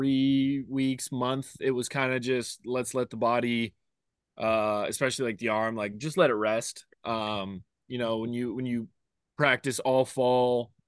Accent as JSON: {"language": "English", "region": "Pacific Northwest", "country": "United States", "tie": "born or raised there", "said": "I was born in the Northwest, raised in the Northwest. You know, when I'm done playing baseball, or, you know, I'll be back in the Northwest."}